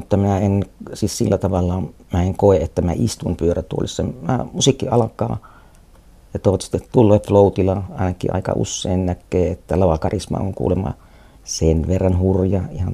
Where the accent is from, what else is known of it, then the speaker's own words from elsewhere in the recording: Kiuruvesi, North Savo, Finland; now in Joensuu, Finland; 20 vuotta sitten muutin Ylä-Savosta Kiuruvieltä Joensuuhun vappuna.